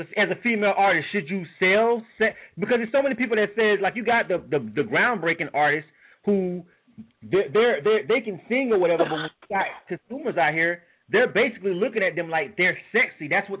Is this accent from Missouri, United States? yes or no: no; Panama City, Florida, United States; Yeah, I'm from Panama City, man. 850 till I die.